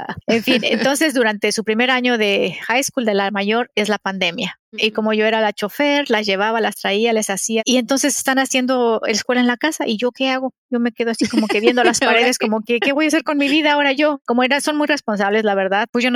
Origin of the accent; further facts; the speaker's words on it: Mexico; moved away as an adult; now in United States; Yo nací y crecí en México. Me vine hasta Estados Unidos cuando tenía 25.